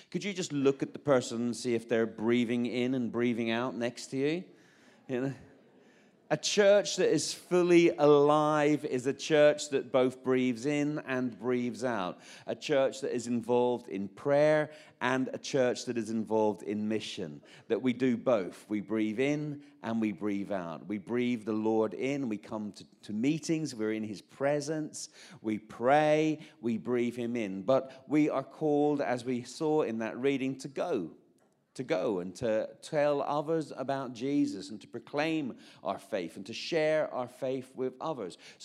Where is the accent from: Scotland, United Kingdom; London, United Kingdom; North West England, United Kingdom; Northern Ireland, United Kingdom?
Northern Ireland, United Kingdom; Belfast; I'm from Belfast, by the way. I'm not actually English.